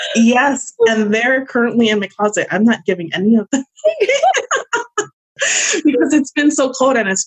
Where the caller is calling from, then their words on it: Washington, United States; also born or lived in Hawaii; Washington State.